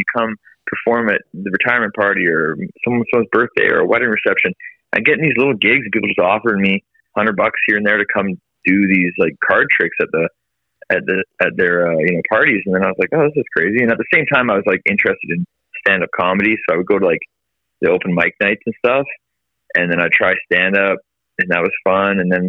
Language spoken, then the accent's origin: English; Vancouver, British Columbia, Canada; also born or lived in Toronto; growing up in Vancouver, for example, like snow wasn't even really a thing. We barely had any snow in Vancouver ever. I didn't have to buy a proper winter jacket until I moved to Toronto.